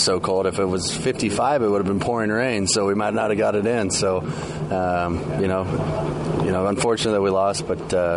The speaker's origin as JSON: {"language": "English", "region": "Midwest", "country": "United States", "tie": "born or raised there", "said": "But, like I said, growing up in the Midwest, there's some unusual circumstances, crazy wind, early spring weather that you're not expecting."}